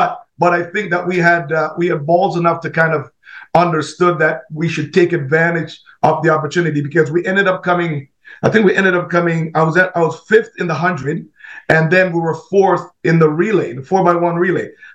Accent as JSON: {"language": "English", "country": "Jamaica", "tie": "born or raised there", "said": "growing up in Jamaica was great. I mean, track and field started for me in Jamaica."}